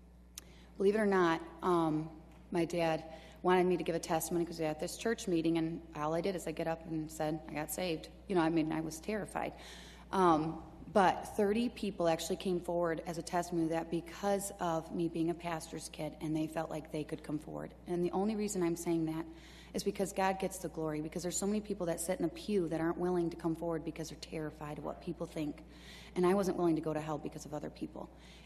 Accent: Michigan, United States; Not back, I'm from Michigan, but the kid's dad's family is up here.

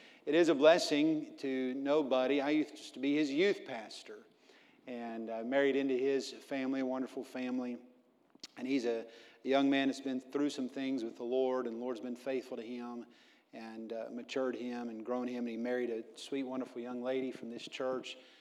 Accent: Texas, United States; Well, we're from Texas, as Brother Andrew told you. We're from Texas, and we don't have White Castle.

